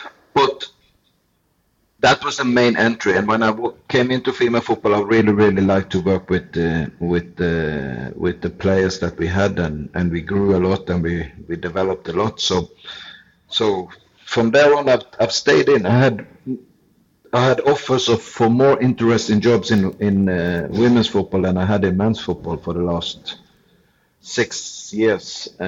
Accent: Norway; English is a second language; worked with my hometown team in Norway for 1 year

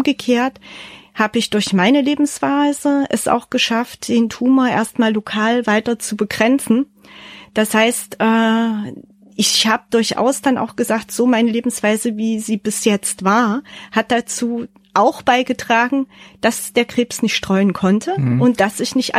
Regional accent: Leipzig, Saxony, Germany; Mittlerweile kenne ich meine Heimat Leipzig von einer ganz anderen Seite

